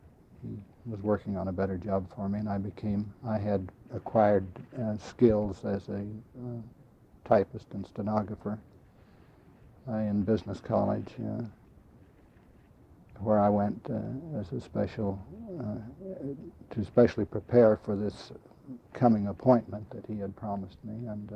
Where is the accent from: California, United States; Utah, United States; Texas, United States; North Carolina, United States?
Utah, United States; Ogden; I was born in Ogden, Utah on May 17th, 1906, which makes me 76 years of age as of last May 17th. I went to public schools in Ogden, my hometown.